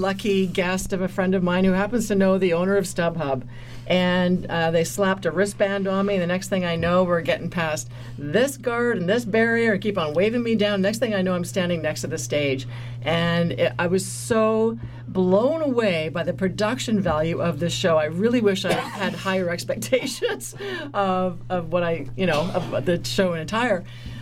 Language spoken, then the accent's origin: English; Canada; I was very, very proud to come away as a Canadian from that show.